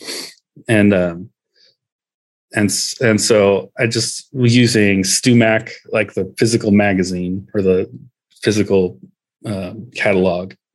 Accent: California, United States; Well, I grew up in California, Central Valley, in a farming area outside of Fresno.

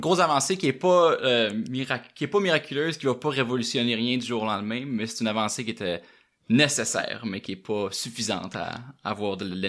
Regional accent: Saguenay, Quebec, Canada; Je viens de Saguenay

